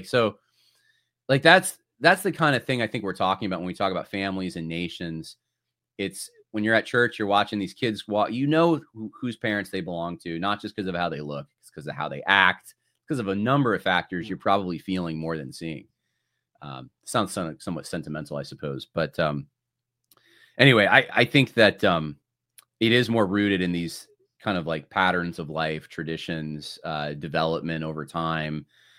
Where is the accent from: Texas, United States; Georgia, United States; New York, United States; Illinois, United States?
New York, United States; I'm probably more Californian than anything else, even though I was raised in New York because of my parents